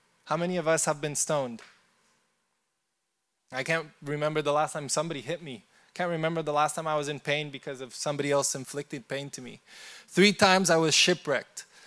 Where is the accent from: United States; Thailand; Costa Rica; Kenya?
Costa Rica; My mother, when I was very young, I grew up in Costa Rica, Catholic Church, and she met Jesus, encountered Jesus.